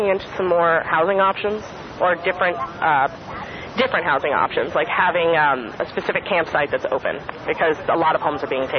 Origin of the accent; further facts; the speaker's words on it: New Jersey, United States; now in Santa Cruz, United States; I'm originally from New Jersey.